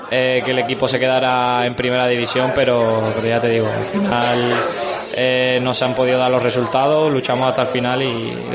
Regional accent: Cádiz, Andalusia, Spain; date cuenta que yo soy aquí de Cádiz

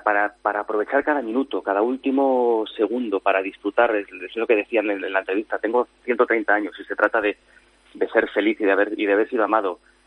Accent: Spain; de nosotros como país, como españoles

